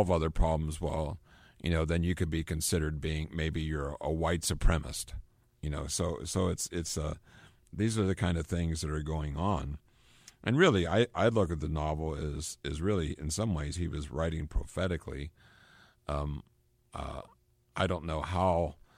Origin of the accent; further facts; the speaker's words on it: Pennsylvania, United States; accent: Western Pennsylvania; even though I've lost a lot of my Western Pennsylvania accent, you know, there for a while, I had a very heavy Pennsylvania accent